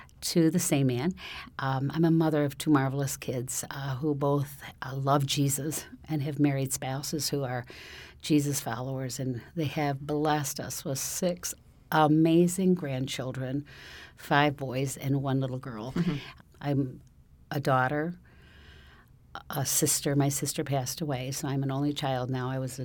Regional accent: Rockford, Illinois, United States; I grew up in Rockford, Illinois. I'm a child of immigrant parents from Sweden. I grew up in a humble environment.

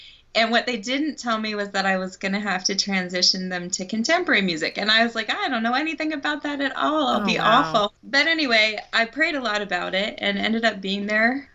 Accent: Ohio, United States; So I have family, well, his family all over Michigan, and then I'm from Ohio.

